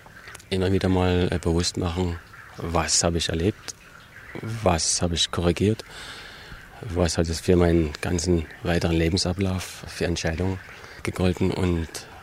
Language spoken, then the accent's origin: German; Saxony, Germany; accent: Saxon; ich hatte damals schon meinen sächsischen Dialekt